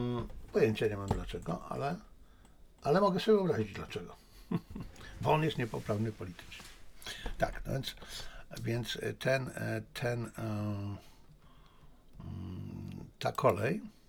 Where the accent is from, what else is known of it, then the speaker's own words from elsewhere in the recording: China; bo sam jestem Chińczykiem